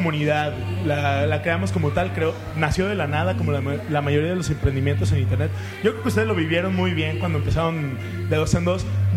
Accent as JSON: {"language": "Spanish", "town": "Torreón", "region": "Coahuila", "country": "Mexico", "said": "Soy torreonense, de La Laguna, ciudad del algodón y de la uva y de los balazos."}